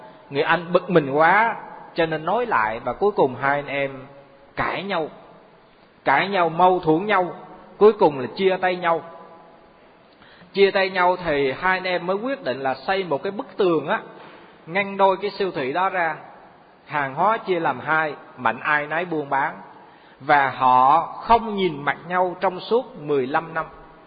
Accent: Quy Nhon, Bình Định, Vietnam; là ở tại thành phố Quy Nhơn á, ở quê hương chúng tôi á

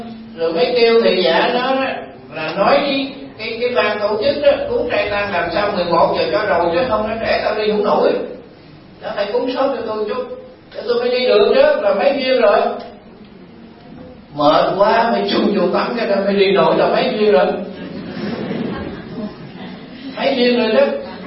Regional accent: Southern Vietnam, Vietnam; tôi là dân Nam Bộ nhưng mà học ở ngoài miền Trung, rồi sống làm việc ở miền Trung

